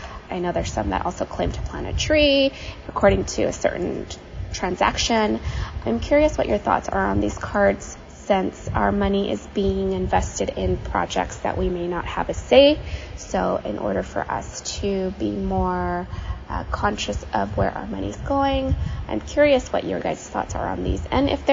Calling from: California, United States; Hi, Joel and Matt. … I'm calling from Northern California.

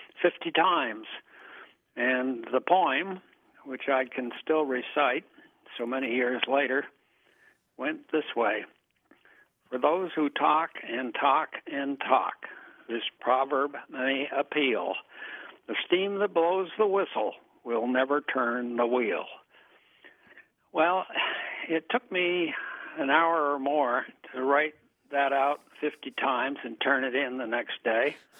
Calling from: Burlington, Vermont, United States; I'm calling from Burlington, Vermont.

